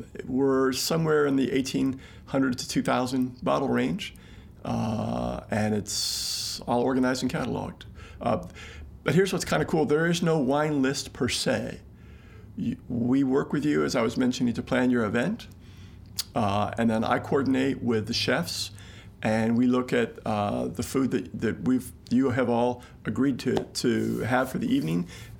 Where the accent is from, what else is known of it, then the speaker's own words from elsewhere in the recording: United States; As an American, I grew up with wine. My parents separated when I was very young, and my dad lived in San Francisco in the late 60s.